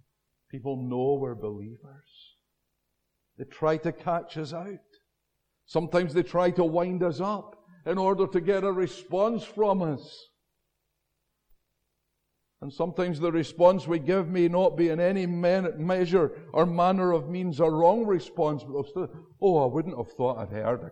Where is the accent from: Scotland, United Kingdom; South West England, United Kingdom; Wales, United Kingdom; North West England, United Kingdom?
Scotland, United Kingdom; Wishaw; I don't think I heard it as a boy growing up in Wishaw Baptist.